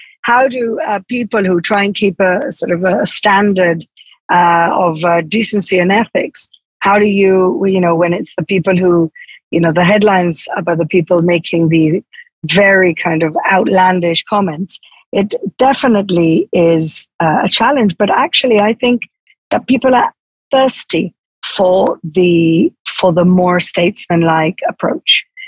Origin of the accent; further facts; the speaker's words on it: Gibraltar; now in Israel; I'm an immigrant from Gibraltar. Gibraltar is a little British protectorate in southern Spain. I come from a political background. My father was a politician in Gibraltar.